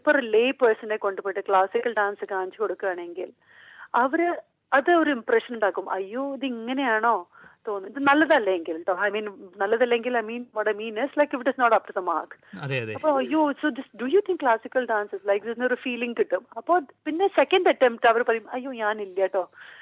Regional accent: Kerala, India; ഞാനൊരു മലയാളിയായിട്ട് നമ്മളുടെ നാടൻ കലേനെ നമ്മൾ എൻകറേജ് ചെയ്തില്ലെങ്കിൽ പിന്നെ ആര് ചെയ്യും.

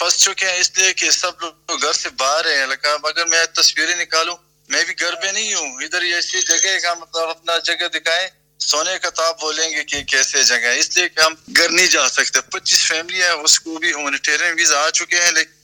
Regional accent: Jalalabad, Nangarhar, Afghanistan; میرا تعلق جلال آباد سے ہے بھائی

